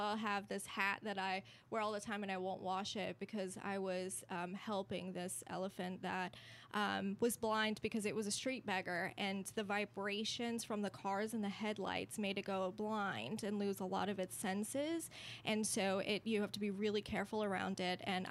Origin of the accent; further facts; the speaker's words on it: South Africa; now in United States; So I'm originally from South Africa.